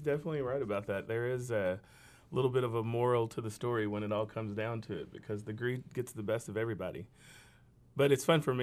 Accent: Louisville, Kentucky, United States; I'm only saying that because I'm from Louisville.

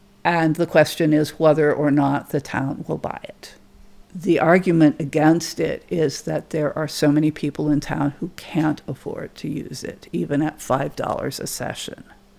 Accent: Vermont, United States; accent: Vermont; My Vermont accent will be more present.

